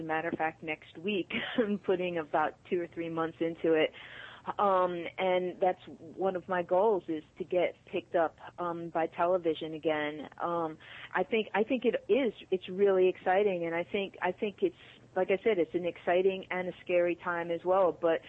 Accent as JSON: {"language": "English", "town": "Bronx", "region": "New York", "country": "United States", "tie": "born or raised there", "said": "And I'm like, well, I grew up in the Bronx."}